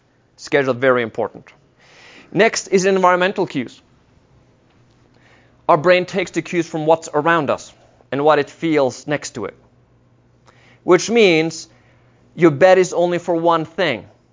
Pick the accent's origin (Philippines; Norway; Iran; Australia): Norway; accent: Norwegian; English is a second language; I grew up in Norway. Yes, that's where my accent is from.